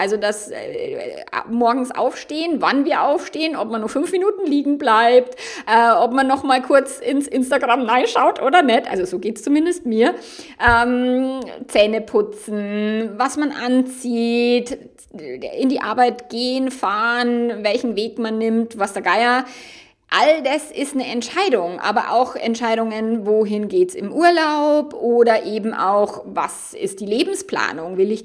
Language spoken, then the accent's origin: German; Bavaria, Germany; Also ich glaube, bei uns in Bayern schon immer nur, da heiraten wir heute gefälligst